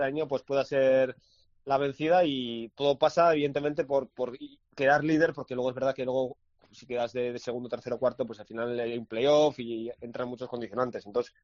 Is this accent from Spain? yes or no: yes; Barakaldo, Basque Country, Spain; el Baracaldo, porque es el equipo de mi pueblo.